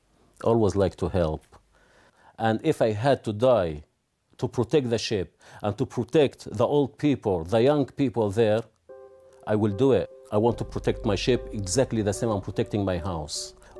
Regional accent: Israel; I grew up in Israel. Most of my friends were Israelis

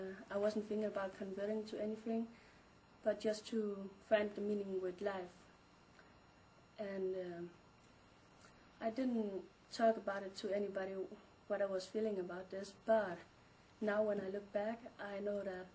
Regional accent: Denmark; I have been a Muslim for 1.5 years now. I come from Denmark.

